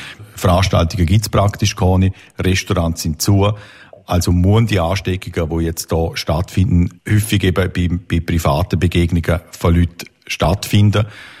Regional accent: Liechtenstein; die Intensivstationen, die wir als Liechtensteiner dann brauchen müssten, wenn es bei uns dann diesen Fall gibt.

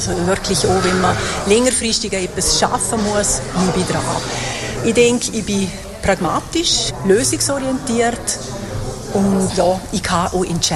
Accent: Mauren, Unterland, Liechtenstein; Ich bin eine Unterländerin, eine Maurerin, ich bin im Unterland aufgewachsen. Ich habe in Zürich studiert

